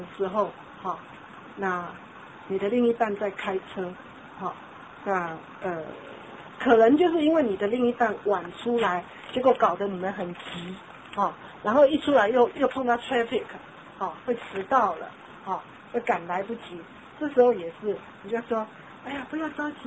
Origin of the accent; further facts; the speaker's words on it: China; 那这是我们中国人很需要学习的哈。